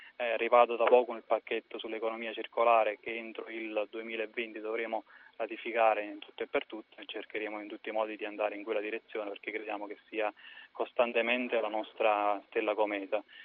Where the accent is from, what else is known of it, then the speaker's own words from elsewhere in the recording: Campania, Italy; nella mia terra, che è terra di ecomafia, io vengo dal famoso triangolo della morte, o più comunemente chiamato terra di fuochi